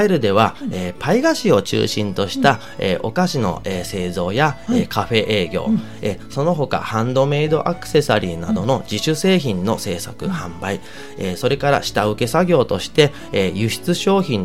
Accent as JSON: {"language": "Japanese", "town": "Kamakura", "region": "Kanagawa", "country": "Japan", "tie": "born or raised there", "said": "鎌倉市材木座、第一小学校第一中学校卒なんですけれども、そちらの方で生まれ育った"}